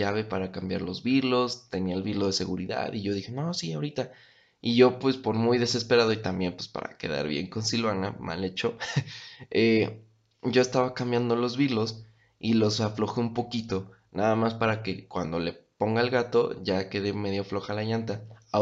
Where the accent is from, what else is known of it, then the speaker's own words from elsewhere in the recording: Querétaro, Mexico; La gente de aquí de Querétaro, que ya tiene muchísimos años, sabe que pocos somos los queretanos.